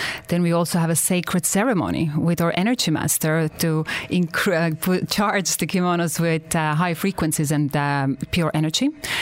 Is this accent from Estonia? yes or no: yes; Estonia; English is a second language; also born or lived in London; I am from Estonia. It's a very tiny country. We only have 1 million people. So I'm literally one in a million. but we are a very spiritual country.